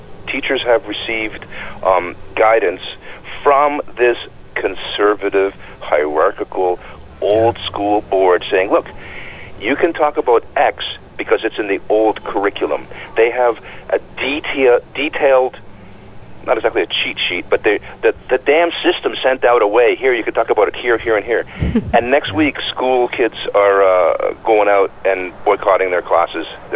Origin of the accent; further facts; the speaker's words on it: Oshawa, Ontario, Canada; I come from South Oshawa. I was raised in a binary, a very homophobic binary back in the day.